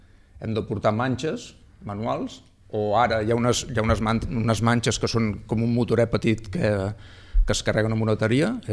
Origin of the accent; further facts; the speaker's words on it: El Port de la Selva, Catalonia, Spain; soc de Port de la Selva, o sigui, és irremediable.